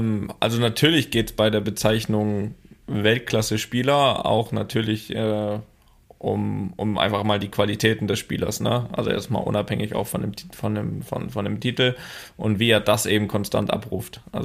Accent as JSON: {"language": "German", "town": "Rostock", "region": "Mecklenburg-Vorpommern", "country": "Germany", "tie": "born or raised there", "said": "dass wir ja als Kinder in Rostock, hier Stefan Paule Beinlich, Legende, HSV Rostock, wo noch überall?"}